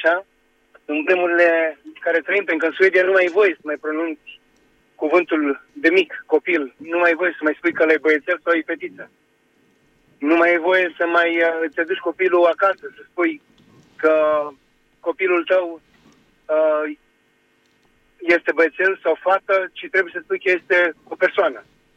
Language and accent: Romanian; Romania; noi totuși am crescut într-o frică de Dumnezeu. Vorbesc în general ca români